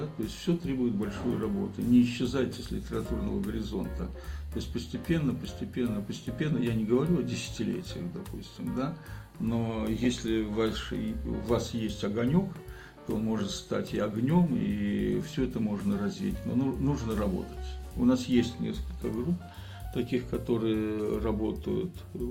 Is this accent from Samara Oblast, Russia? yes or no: no; Novostroevo, Kaliningrad Oblast, Russia; born there; в поселок, где я родился, в Озерском районе Новостроево